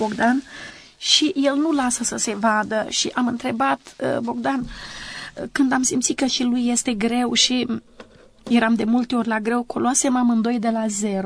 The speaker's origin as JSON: {"language": "Romanian", "town": "Focșani", "region": "Vrancea County", "country": "Romania", "tie": "born or raised there", "moved": "yes", "said": "eu mi-am lăsat și orașul natal, am lăsat Focșaniu, mi-am lăsat un apartament pe care mi-l cumpărase tatăl meu."}